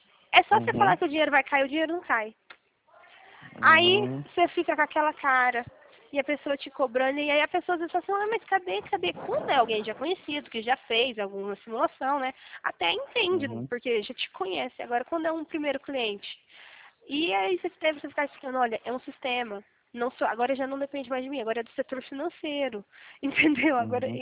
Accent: Minas Gerais, Brazil; now in Campinas, Brazil; Eu sou mineira, mas eu moro em Campinas

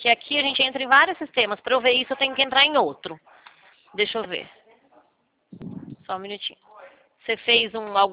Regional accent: Leme, São Paulo, Brazil; Do interior de São Paulo. Sou de cidade de Leme.

